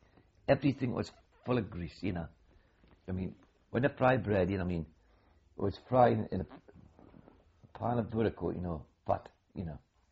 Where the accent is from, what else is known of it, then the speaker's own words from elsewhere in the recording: North East England, United Kingdom; Now to me, being a Geordie and up here